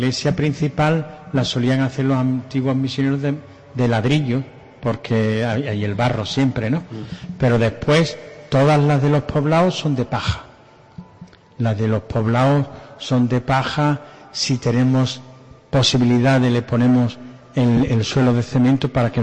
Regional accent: Málaga, Andalusia, Spain; la Semana Santa de Sevilla o de Málaga, de donde vengo

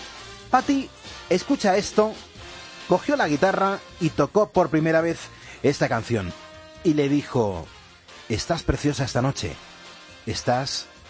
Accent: Spain; Aquí somos patriotas, somos españoles.

